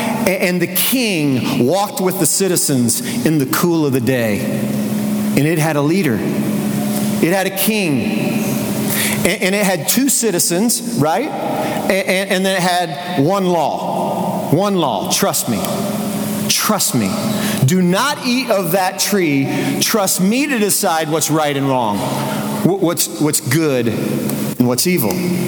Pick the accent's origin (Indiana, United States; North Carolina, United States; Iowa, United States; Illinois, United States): Indiana, United States; A couple of weeks ago, Edgar and I were in Indiana. We had a tournament there. That's my hometown.